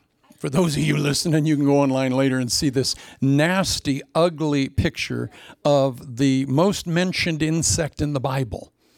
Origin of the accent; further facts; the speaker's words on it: Midwest, United States; I was raised in the Midwest. We had locust swarms come in.